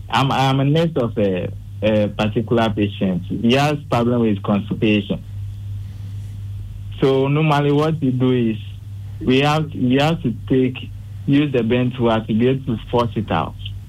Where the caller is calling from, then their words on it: Adenta, Greater Accra, Ghana; I'm speaking from Adenta.